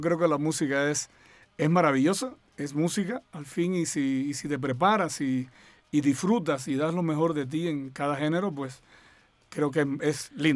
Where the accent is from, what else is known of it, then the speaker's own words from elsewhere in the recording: Holguín, Cuba; Soy del oriente de Cuba, de una provincia muy linda con una playa maravillosa que se llama Holguín.